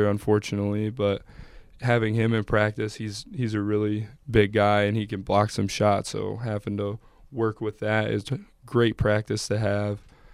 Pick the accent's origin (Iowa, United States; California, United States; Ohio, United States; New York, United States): Ohio, United States; Tiffin; I'm from Tiffin, Ohio, which is about an hour and a half south of Adrian, kind of in the Toledo area.